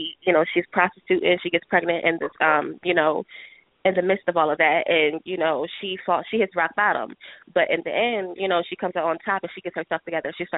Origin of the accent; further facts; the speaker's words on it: Bristol, New Jersey, United States; I'm from Bristol, a small town called Bristol, New Jersey.